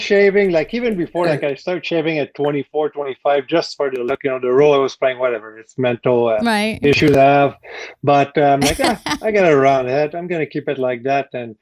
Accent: France; accent: French; English is a second language; now in United States; I can't get rid of my French accent. I don't know why it's still there after 27 years of being in the States

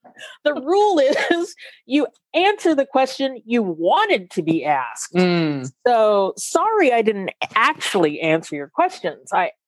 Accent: Nashville, Tennessee, United States; I'm from Nashville, and I think a lot about Nashville and the breakneck pace of gentrification in Nashville.

